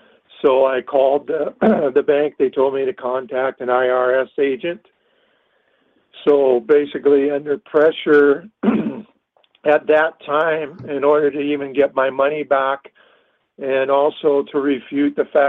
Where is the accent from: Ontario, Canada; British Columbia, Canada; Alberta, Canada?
Alberta, Canada; I'm from Alberta, Canada.